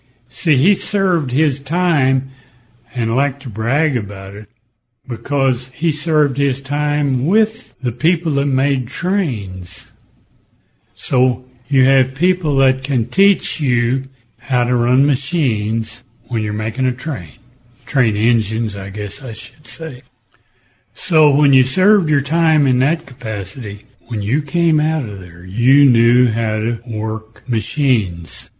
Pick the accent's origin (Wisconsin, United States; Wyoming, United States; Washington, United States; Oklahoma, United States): Oklahoma, United States; Tulsa; So anyway, I grew up in Tulsa, living next to my grandmother. My family had five boys and one girl. We all went to Central High School.